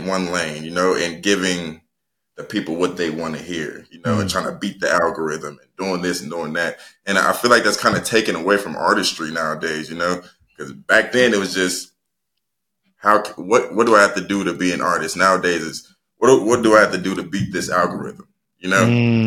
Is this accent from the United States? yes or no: yes; Columbus, Ohio, United States; I'm from Columbus, Ohio, 29 years old.